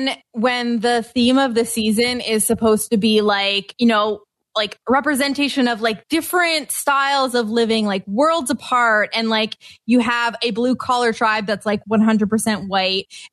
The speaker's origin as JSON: {"language": "English", "country": "Canada", "said": "well, I certainly wouldn't have let it happen as a Canadian."}